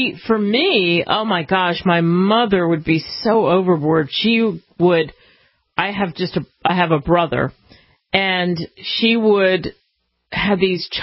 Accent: Philadelphia, Pennsylvania, United States; now in Texas, United States; when we got our house in Texas, I say this all the time, I'm from Philadelphia. But I've moved all over and lived in this great country all over the place.

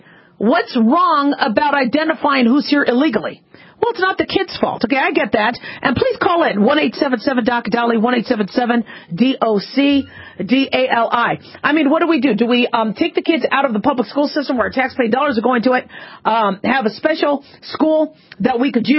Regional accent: Los Angeles, California, United States; born there; I was born in Los Angeles. She had to prove I was a U.S. citizen.

